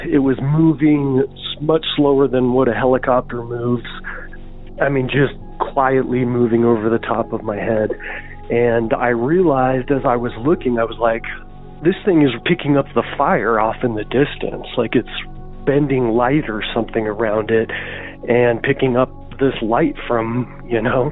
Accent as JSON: {"language": "English", "town": "Casper", "region": "Wyoming", "country": "United States", "said": "I'm from Casper, Wyoming"}